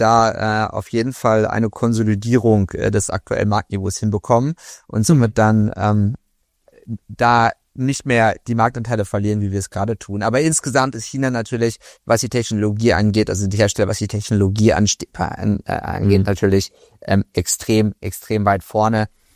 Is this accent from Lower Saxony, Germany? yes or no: yes; Wolfenbüttel, Lower Saxony, Germany; born there; now in Hanover, Germany; ich wollte da nie bleiben in Niedersachsen, aber das hat nicht so geklappt.